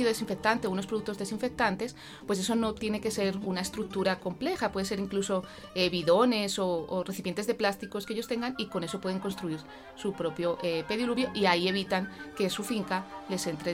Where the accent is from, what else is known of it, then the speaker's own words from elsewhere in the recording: Madrid, Community of Madrid, Spain; now in Colombia; yo soy española, yo soy de Madrid. Yo me formé tanto mi pregrado como mi posgrado en la Universidad Complutense de Madrid.